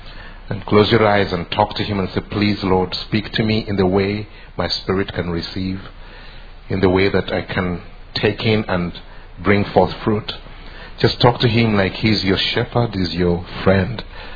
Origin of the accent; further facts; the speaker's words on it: Uganda; I come from Uganda. Uganda is found in Africa, East Africa, just between Kenya and Congo.